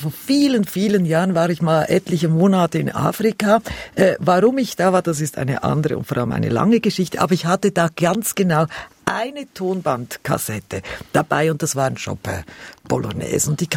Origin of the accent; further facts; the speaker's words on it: Lucerne, Switzerland; ich bin ja katholisch aufgewachsen natürlich in Luzern.